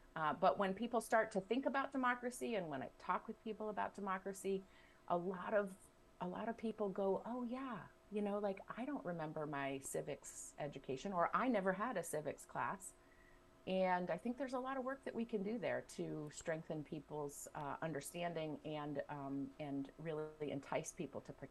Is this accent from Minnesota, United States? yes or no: no; Bradford, Vermont, United States; also born or lived in Corinth; I grew up in Corinth and Bradford, graduated from Oxbow High School here in Bradford. Went to the University of Vermont, and then came back to the Upper Valley to get my teaching certificate